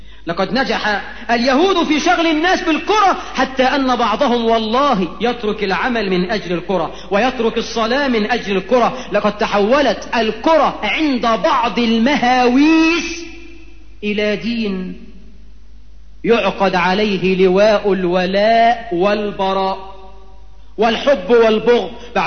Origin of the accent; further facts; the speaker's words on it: Egypt; وعندنا في مصر من كم سنة كان في برضو لقاء القمة